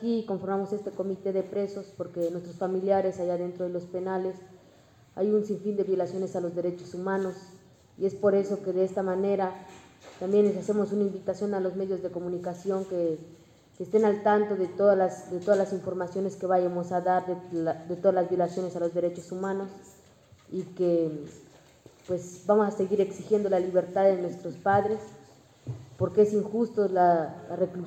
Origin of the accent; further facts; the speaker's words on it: Venustiano Carranza, Chiapas, Mexico; Soy del municipio de Venustiano Carranza, Chiapas.